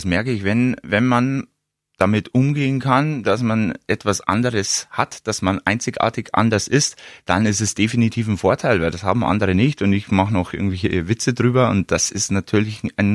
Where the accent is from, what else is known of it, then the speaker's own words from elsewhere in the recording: Wolnzach, Bavaria, Germany; da gibt's einen Lauf bei mir in Wollenzach, in meinem Heimatort